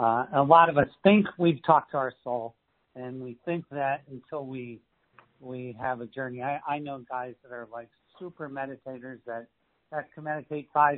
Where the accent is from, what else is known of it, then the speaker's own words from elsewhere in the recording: Scranton, Pennsylvania, United States; born there; I was born in Scranton, Pennsylvania, and I was born in a family that was rough. We're Irish, Italian, and Catholic